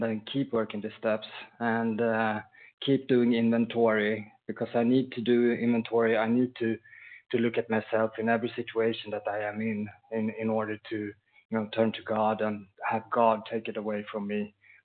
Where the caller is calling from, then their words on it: Sweden; I'm calling in. I'm a recovered compulsive worried, and I'm calling in from Sweden.